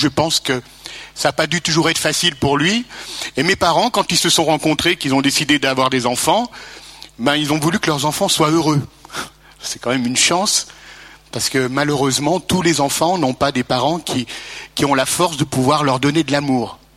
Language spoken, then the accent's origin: French; Lyon, Auvergne-Rhône-Alpes, France; 13 juillet à Lyon. J'ai été baptisé dans une église, l'église Sainte-Croix de Lyon. J'avais un mois. Et puis, et j'ai grandi dans une rue. D'ailleurs, je suis né à l'Hôtel Dieu.